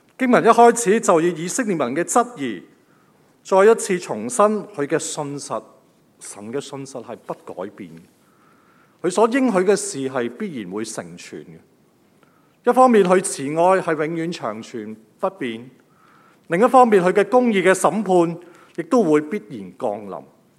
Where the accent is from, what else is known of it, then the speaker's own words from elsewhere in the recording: China; 不知道大家有没有听过我们中国人有句说话